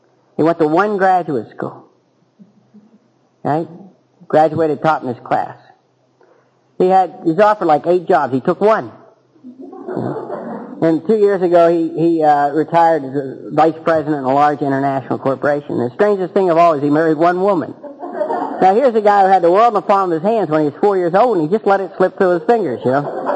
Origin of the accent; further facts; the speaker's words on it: Ireland; Now, I'm the second child, the eldest son in a family of 11 children. Okay? I'm Irish.